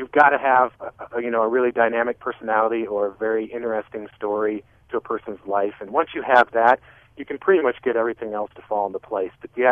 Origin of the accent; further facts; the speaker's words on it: South Dakota, United States; now in Denver, United States; growing up in South Dakota, you know, I was born and raised there on a ranch, grew up in a small town, went to college there. And I moved to Denver and worked.